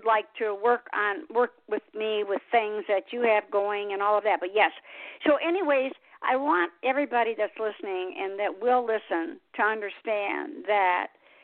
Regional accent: Detroit, Michigan, United States; And I came from Detroit. You've probably heard about Detroit and all the horrors there.

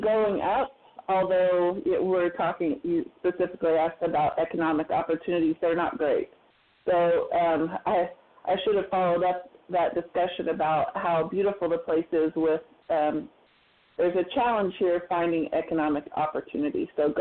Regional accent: Oklahoma, United States; We're from Ader County, which is in the Ozark foothills of northeastern Oklahoma. And it's a beautiful place. It's a little bit of a wild place. And I love my home.

